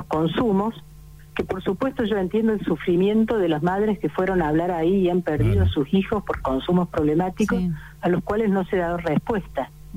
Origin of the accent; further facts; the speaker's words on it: Córdoba, Argentina; now in Buenos Aires, Argentina; Yo soy cordobesa.